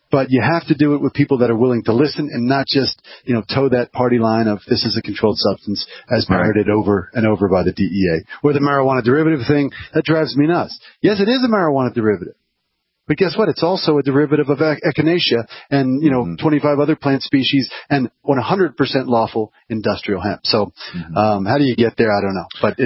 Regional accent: New Jersey, United States; accent: Jersey; which my Jersey accent doesn't do very well.

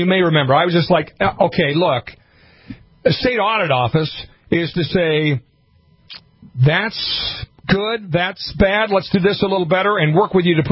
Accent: Montevideo, Minnesota, United States; I grew up in Montevideo, Minnesota with a municipal liquor store.

